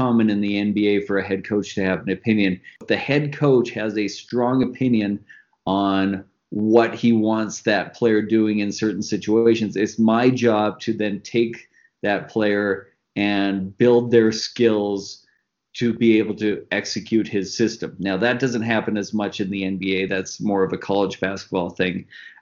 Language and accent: English; Canada; I'm Canadian, and so like any good Canadian, I started off playing hockey.